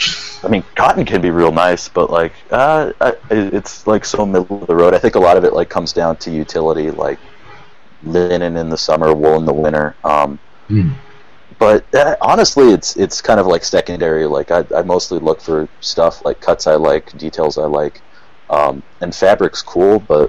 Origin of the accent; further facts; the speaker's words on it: Boulder, Colorado, United States; I'm from Boulder, Colorado, like big, I'm going to school here, like big hippie town.